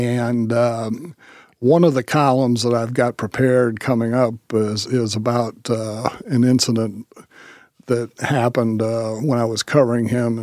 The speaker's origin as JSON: {"language": "English", "town": "Dayton", "region": "Ohio", "country": "United States", "said": "he found out that I was from Dayton. And then we started talking about the Wright brothers"}